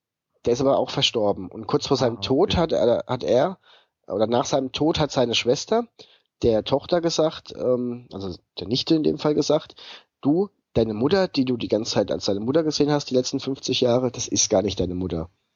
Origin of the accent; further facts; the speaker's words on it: Schneeberg, Bavaria, Germany; born there; Mein Geburtsort ist ja Schneeberg, ja?